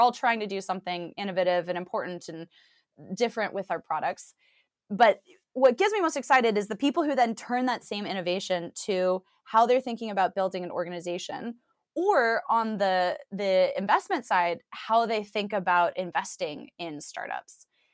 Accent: United States; But you can tell from my accent, I'm from the States, and it's such a big market that we're really investing in that one now too.

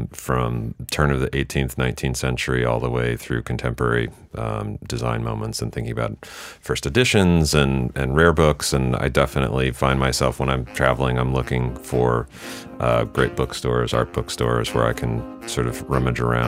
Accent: Lubbock, Texas, United States; And I grew up in Lubbock, Texas.

